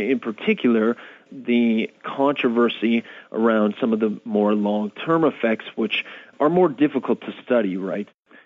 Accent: Edmonton, Alberta, Canada; We knew of each other from the industry here in Alberta. We're from Edmonton and she's from Calgary, just about 3 hours driving distance apart from each other.

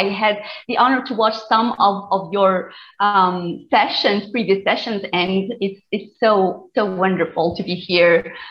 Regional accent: Tunisia; first language Tunisian Arabic; English is a second language; So my first language is my Tunisian dialect, which is kind of Arabic, Berber, and French. It's kind of a mixture.

